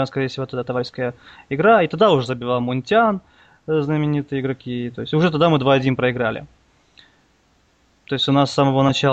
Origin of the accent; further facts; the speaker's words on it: Crimea, Ukraine; Нет, я вообще с Крыма.